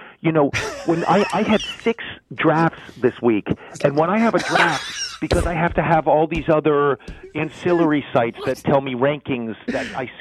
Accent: New York, United States; I am from New York

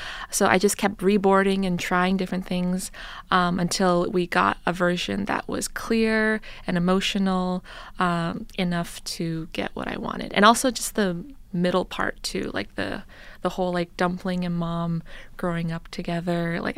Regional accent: Toronto, Ontario, Canada; I'm from Toronto, Canada

